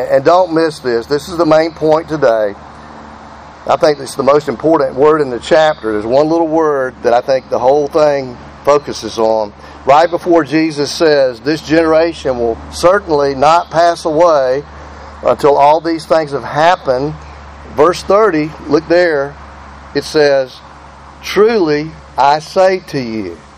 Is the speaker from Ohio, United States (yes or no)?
no; Georgia, United States; now in Alabama, United States; We live in Alabama. We're from Georgia, right?